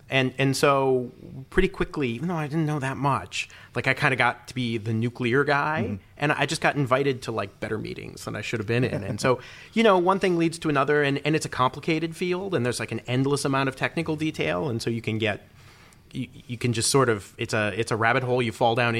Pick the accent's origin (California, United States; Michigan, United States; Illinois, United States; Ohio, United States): Illinois, United States; Peoria; I grew up near Peoria, Illinois, and so we're near Caterpillar